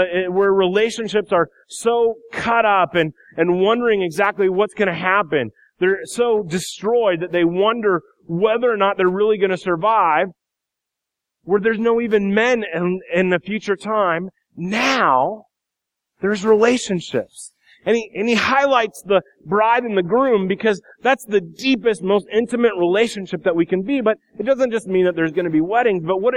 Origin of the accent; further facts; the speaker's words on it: Iowa, United States; I didn't live in the Pacific Northwest. I grew up in Iowa, and I don't even remember Mount St. Helens.